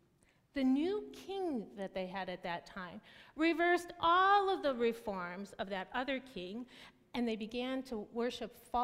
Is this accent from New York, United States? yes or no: no; Milwaukee, Wisconsin, United States; Now, I think most of you knew that I grew up in Milwaukee